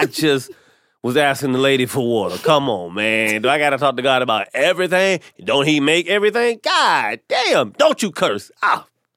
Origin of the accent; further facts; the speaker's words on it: North Carolina, United States; I'm from North Carolina. We're in the Bible Belt.